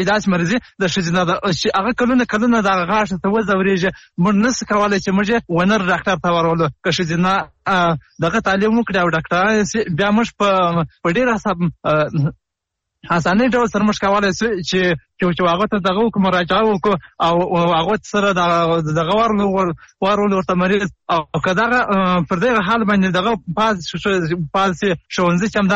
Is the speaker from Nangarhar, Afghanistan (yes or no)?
no; Helmand, Afghanistan; د هلمند ولایت نه.